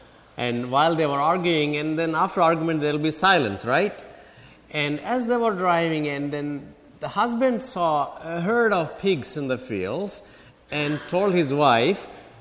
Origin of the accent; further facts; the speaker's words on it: India; because I am from India, maybe it makes sense for me to tell you an example from India.